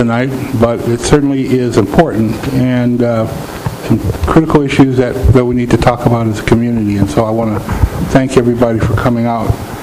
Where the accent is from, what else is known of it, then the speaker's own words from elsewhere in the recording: Michigan, United States; I hail from Michigan, and I can tell you this is absolutely a Michigan night.